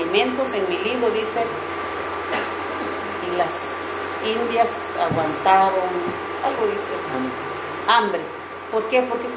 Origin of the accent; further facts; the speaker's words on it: Comalapa, Chimaltenango, Guatemala; en Comalapa, de donde yo soy